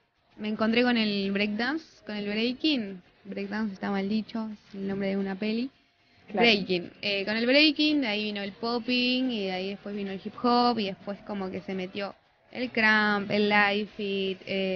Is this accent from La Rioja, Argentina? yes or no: no; Neuquén, Argentina; soy de Neuquén, del sur.